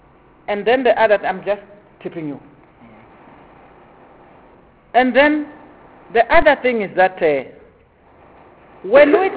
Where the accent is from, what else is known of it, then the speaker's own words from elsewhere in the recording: South Africa; If we say that we are South African, like King Koshi Kutama even indicated Ghanaians, not long they've beaten us.